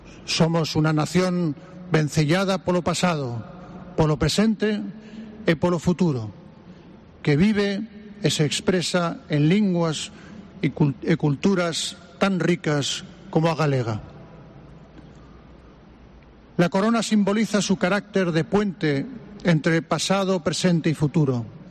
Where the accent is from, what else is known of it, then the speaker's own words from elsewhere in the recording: Spain; el orgullo y el respeto que como español siento por nuestro pueblo